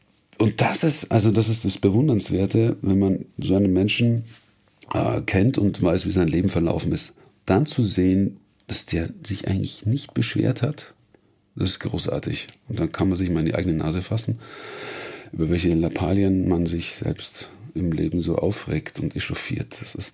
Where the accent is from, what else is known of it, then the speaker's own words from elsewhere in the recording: Munich, Bavaria, Germany; meine Heimatstadt München.